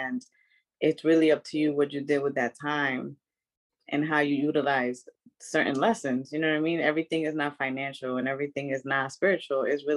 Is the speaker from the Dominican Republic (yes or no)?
yes; Santo Domingo, Distrito Nacional, Dominican Republic; I grew up in Santo Domingo and that's always been a part of my culture.